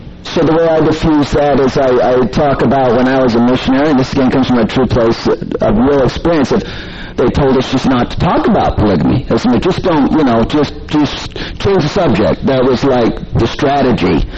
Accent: Utah, United States; the moment they find out, they see in my bio, I'm from Utah, it just comes.

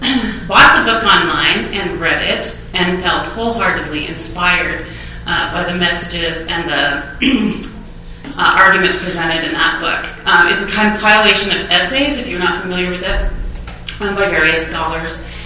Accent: Logan, Utah, United States; I'm originally from Logan, Utah.

